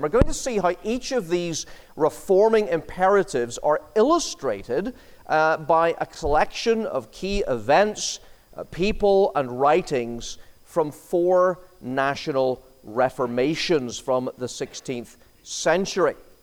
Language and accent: English; Ireland; it's just because I'm Irish.